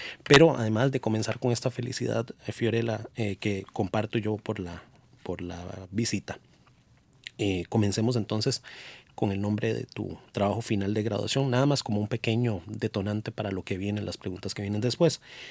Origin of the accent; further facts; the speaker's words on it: Costa Rica; celebramos que somos costarricenses, que somos un territorio independiente